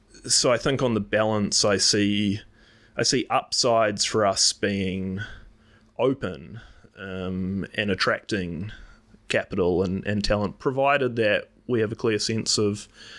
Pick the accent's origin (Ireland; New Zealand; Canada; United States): New Zealand; Auckland; how I grew up in Auckland.